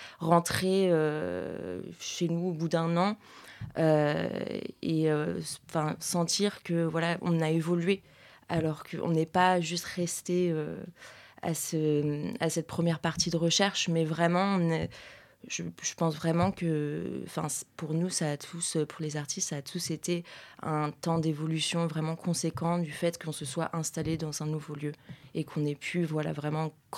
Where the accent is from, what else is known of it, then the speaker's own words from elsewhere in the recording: Paris, Île-de-France, France; parce que moi, je suis parisienne.